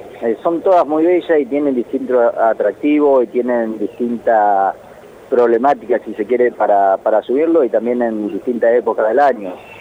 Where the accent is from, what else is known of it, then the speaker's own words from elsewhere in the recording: Los Menucos, Neuquén, Argentina; born there; now in Centenario, Argentina; yo en realidad nací en el paraje de Los Menucos, que está a 17 kilómetros de Chosmalal, en la zona de la Cordil